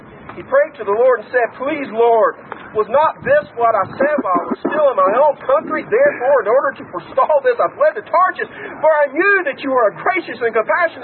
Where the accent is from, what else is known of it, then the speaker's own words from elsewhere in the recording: Southern United States, United States; I'm from the South.